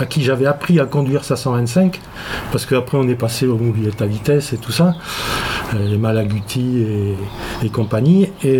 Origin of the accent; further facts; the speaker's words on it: Lille, Hauts-de-France, France; born there; moved away; Non, je suis né à Lille. Je suis à Chtigny.